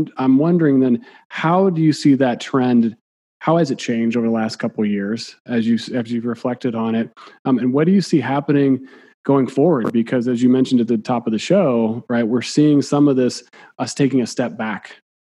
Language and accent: English; Midwest, United States; I grew up in the Midwest, small town, and I can tell you it was always there growing up.